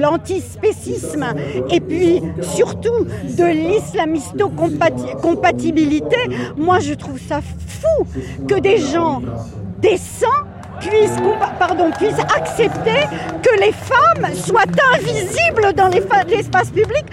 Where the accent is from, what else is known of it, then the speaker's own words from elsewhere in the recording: Île-de-France, France; Moi, j'ai toujours vécu avec des musulmanes dans mes quartiers. Je viens du Val-de-Marne.